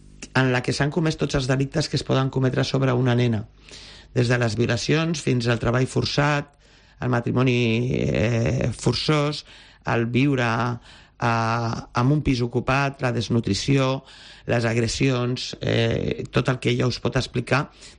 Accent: L'Hospitalet de Llobregat, Catalonia, Spain; Jo també soc d'Hospitalet, la qual conec perfectament la zona.

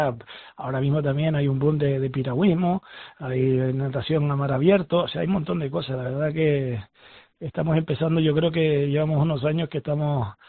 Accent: Canary Islands, Spain; y que somos canarios, los canarios nos gusta el mar.

